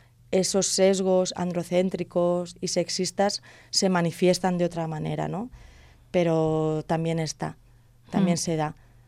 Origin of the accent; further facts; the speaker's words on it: Pinoso, Valencian Community, Spain; lo he hecho en Pinoso, que es mi pueblo, que empecé allí.